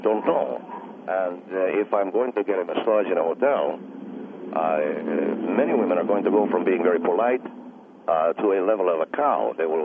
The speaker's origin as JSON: {"language": "English", "country": "Argentina", "said": "I am a South American. I am from Argentina, and I like to think we know how to treat women."}